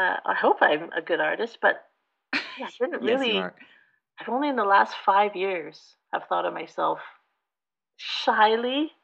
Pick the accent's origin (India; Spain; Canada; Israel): Canada; Victoria, British Columbia; also born or lived in Kamloops / Ottawa; And so I, in and around Victoria, BC.